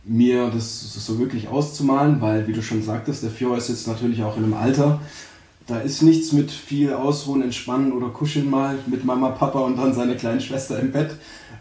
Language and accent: German; Stuttgart, Baden-Württemberg, Germany; ich bin der Mann von der Karis und ich komme aus Stuttgart tatsächlich, aus Vaihingen, der Nebenort von dem, wo wir jetzt aktuell wohnen und bin 31 Jahre alt